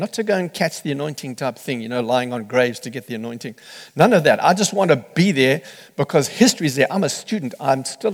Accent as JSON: {"language": "English", "country": "South Africa", "said": "Where are you from? South Africa. What? Why are you here? Because I wanted to learn."}